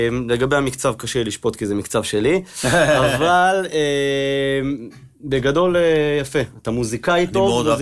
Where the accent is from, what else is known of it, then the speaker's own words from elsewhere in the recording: Kiryat Gat, Southern District, Israel; אני מקריית גת.